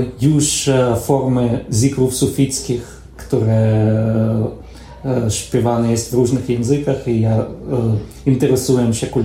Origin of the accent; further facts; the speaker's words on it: Israel; first language Hebrew; Polish is a second language; now in Poland; Ja poruszam się płynnie w języku hebrajskim, to jest język, w którym myślę, w którym się wychowałem w Izraelu